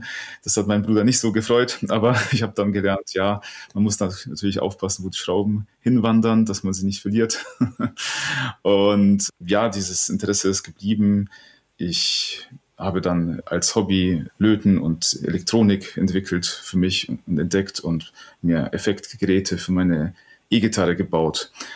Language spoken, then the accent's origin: German; Poland; ich bin in einem Umfeld aufgewachsen, wo Reparieren normal ist. Also wo man nicht Dinge neu kauft und ich komme aus Polen. Damals in den 80ern war das noch ein kommunistisches Land.